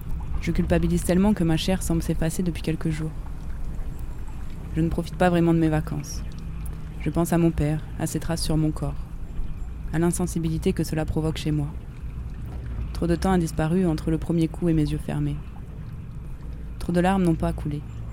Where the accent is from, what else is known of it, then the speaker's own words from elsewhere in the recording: Brittany, France; born there; Je suis un peu de l'Algérie, un peu de la France. Je suis née en Bretagne, au bord des falaises.